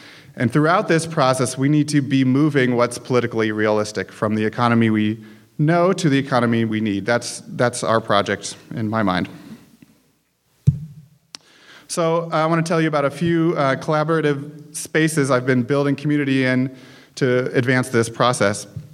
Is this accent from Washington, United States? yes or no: yes; Seattle, Washington, United States; born there; So even though I was born here in Seattle, my family has not been here that long.